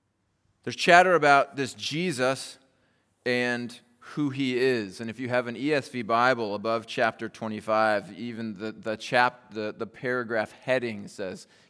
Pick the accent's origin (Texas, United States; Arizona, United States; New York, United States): Arizona, United States; Even I'm from Arizona, so I know the value of shade.